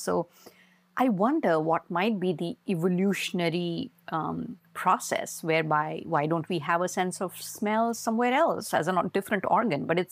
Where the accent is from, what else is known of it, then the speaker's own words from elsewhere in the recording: India; also born or lived in Mumbai; now in United States; But that's where I grew up in India. Then I moved to Mumbai and I lived most of my working life in Mumbai and obviously traveled through work in different cities. And then, I came to the US after I got married.